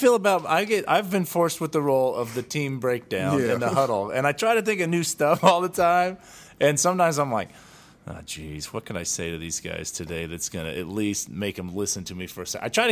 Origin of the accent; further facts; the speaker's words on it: Idaho, United States; And I'm like, I'm from Idaho, man. This is just not a fair match.